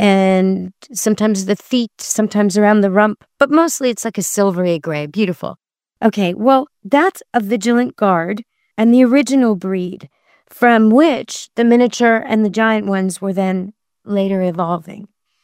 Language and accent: English; Canada; And as a Canadian watching it from too close but far